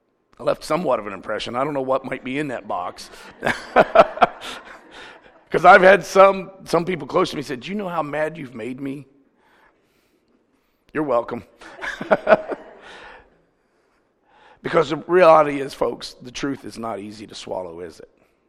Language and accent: English; Mount Gilead, Ohio, United States; moved away; I actually was at a place the other day and the guy said, "Now, where are you from?" And I said, "Mount Gilead." "Oh, Moron County."